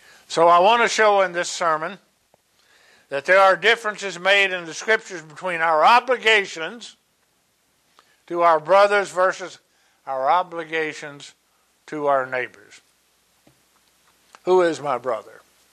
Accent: Athens, Georgia, United States; born there; I was born in Athens, Georgia in 1942, about a month after Pearl Harbor.

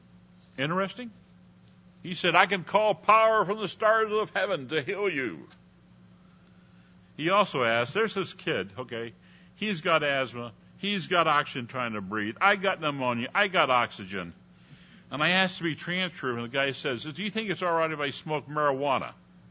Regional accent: California, United States; And I'm from the West Coast, outside of San Francisco.

